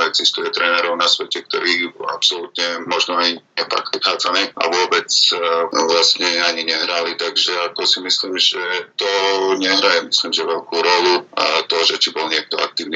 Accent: Košice, Košice Region, Slovakia; Ja som Košičan, lenže 4 roky som pôsobil v Prešove

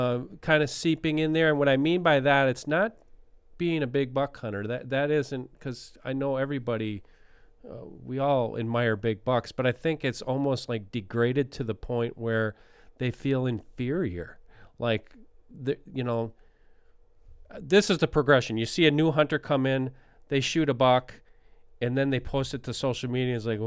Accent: Wisconsin, United States; accent: Wisconsin; there's my Wisconsin accent right there

